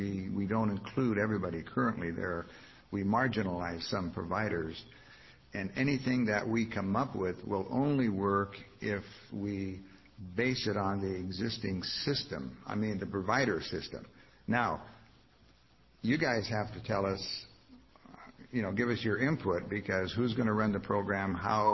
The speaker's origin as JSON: {"language": "English", "town": "Springfield", "region": "Oregon", "country": "United States", "said": "I'm from Springfield"}